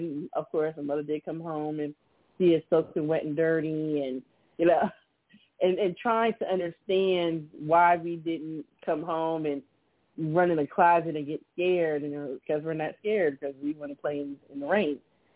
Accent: Miami, Florida, United States; I remember one day as a kid when I grew up in Miami, Florida, and we had hurricane days.

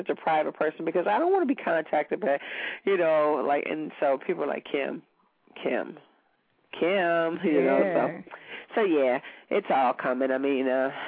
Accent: Kentucky, United States; Right. I'm from Kentucky.

